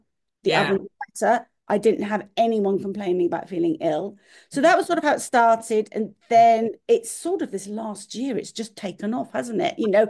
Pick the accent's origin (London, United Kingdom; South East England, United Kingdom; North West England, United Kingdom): South East England, United Kingdom; I grew up on the Isle of Wight. I then moved back after 20 years working in the city